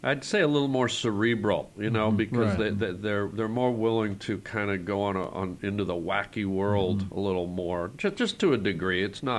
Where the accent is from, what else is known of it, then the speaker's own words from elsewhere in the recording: Canada; And I think that's why you tend to see Canadian comics be a little bit wackier, myself included.